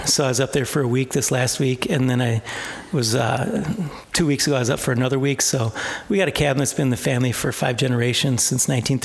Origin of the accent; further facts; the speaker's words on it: Madison, Wisconsin, United States; also born or lived in Milwaukee; So yeah, I grew up in Madison.